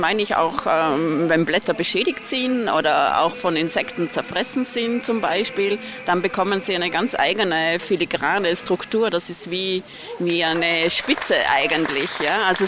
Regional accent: Lower Austria, Austria; Und ich bin natürlich ein Naturkind, ich bin in Niederösterreich am Land aufgewachsen.

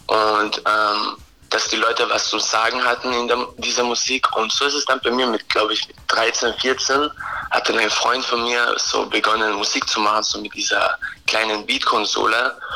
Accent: Klagenfurt, Carinthia, Austria; now in Vienna, Austria; ich bin ja ursprünglich aus Klagenfurt, ich bin jetzt vor einem Jahr nach Wien gezogen

